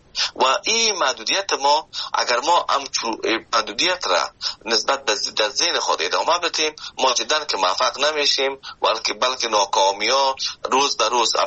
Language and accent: Persian; Afghanistan; now in Canada; وقتی که آمدم از افغانستان، شما فکر کنید که من از افغانستان به کانادا آمدم که ده ها یا هزارها کیلومتر فاصله است